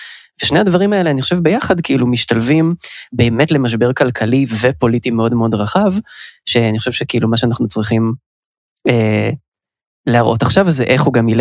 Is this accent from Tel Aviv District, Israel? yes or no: no; Haifa, Haifa District, Israel; אבל אני חיפאי, אז לא גידלתי אף פעם